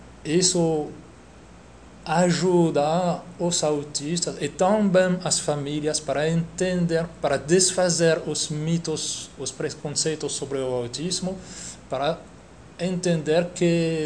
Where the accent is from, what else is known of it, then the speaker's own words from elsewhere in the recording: France; Portuguese is a second language; now in Rio de Janeiro, Brazil; Eu sou francês. Eu moro aqui no Rio de Janeiro há 3 anos.